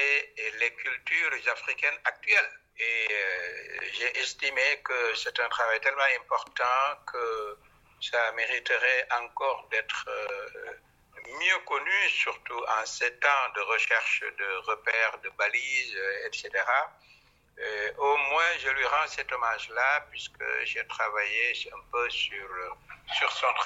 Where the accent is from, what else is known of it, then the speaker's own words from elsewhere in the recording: Dakar, Senegal; Je suis né à Dakar, j'y vis, j'y travaille. J'ai grandi, j'ai fait des études supérieures, notamment à l'Université de Dakar